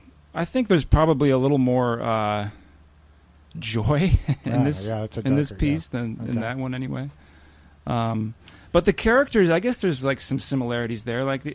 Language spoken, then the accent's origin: English; East Lansing, Michigan, United States; also born or lived in New York City; now in Seattle, United States; I lived in New York City for 9 years, and I am from Michigan originally, and I live in Seattle now.